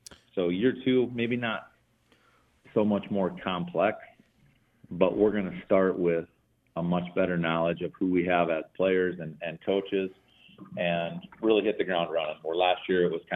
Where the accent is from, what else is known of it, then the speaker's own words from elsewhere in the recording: Warner, United States; I grew up in Warner, and at that time, spring baseball was not a thing.